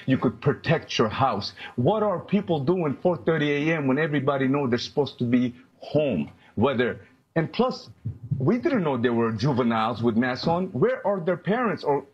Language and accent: English; Arlington, United States; born there; I was born in Arlington. I pay taxes. The gun is registered.